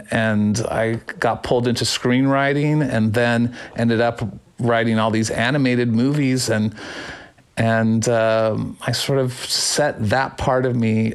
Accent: Phoenix, Arizona, United States; I grew up in Phoenix, Arizona, so I didn't see a lot of shows live

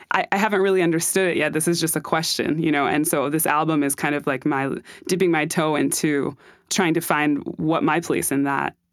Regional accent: Hartford, Connecticut, United States; born there; I was born in Hartford.

